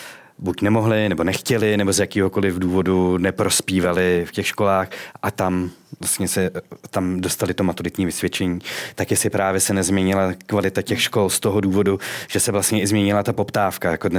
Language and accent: Czech; Litvínov, Ústí nad Labem Region, Czechia; jsem vyrostl v Litvínově u Litvínova, takže jsem chodil do školy Chemopetrolu